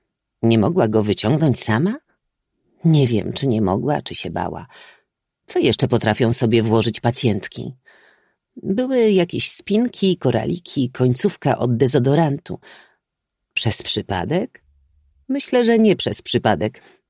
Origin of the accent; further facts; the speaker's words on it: southern Poland, Poland; Pochodzę z małego miasta na południu Polski.